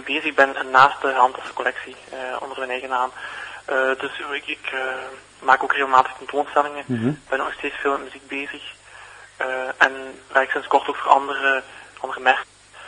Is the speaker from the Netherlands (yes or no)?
no; Genk, Flanders, Belgium; Ik ben van Genk en Hasselt was zeer vlakbij.